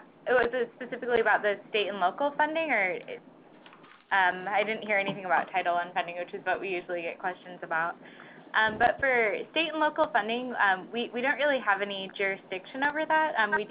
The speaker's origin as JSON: {"language": "English", "region": "Colorado", "country": "United States", "said": "I'm from Colorado"}